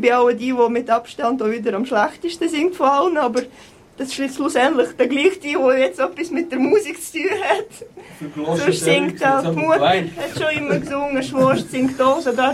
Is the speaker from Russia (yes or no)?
yes; Russian Far East, Russia; German is a second language; moved away; Also ich komme auch mit Abstand vom Weitesten her. Dort, wo ich herkomme, ist jetzt schon lange morgen. Also es wird auch langsam morgen, es ist 90 Stunden Zeitverschiebung. Es ist so die Japan-Seite von Russland.